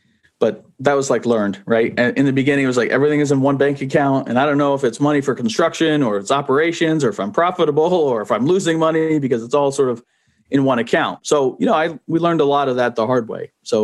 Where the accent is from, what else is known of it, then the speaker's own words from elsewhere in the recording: New Jersey, United States; I'm the guy from New Jersey coming into North Carolina or Kentucky. You know, I'm an outsider.